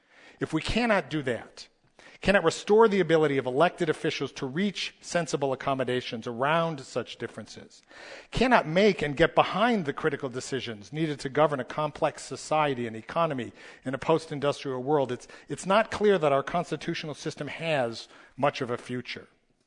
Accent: Chicago, Illinois, United States; I'm from Chicago, and I might root for the Cubs.

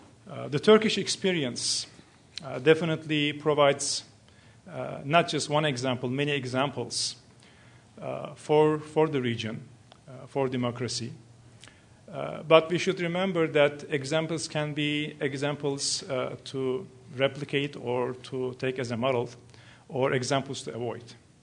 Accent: New Jersey, United States; Well, I come from New Jersey, and I am a secret fan of the West Coast, especially this area.

